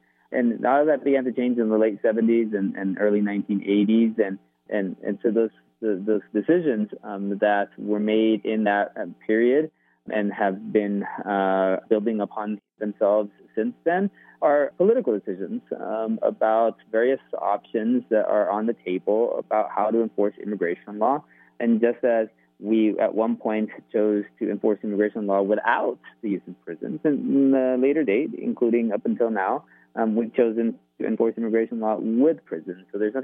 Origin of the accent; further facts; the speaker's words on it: United States; born there; A big part of why I'm in the United States, I was born in the United States, is through family ties.